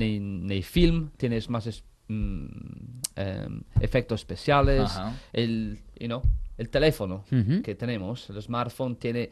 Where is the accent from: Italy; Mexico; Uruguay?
Italy; Spanish is a second language; Perdona mi español, porque yo soy italiano.